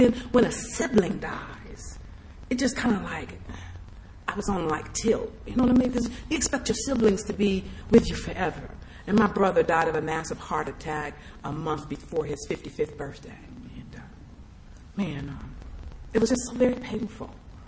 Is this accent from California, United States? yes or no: yes; Los Angeles, California, United States; You know, I grew up in Watts in the Jordan Down Projects. My mother was a single parent with 4 children.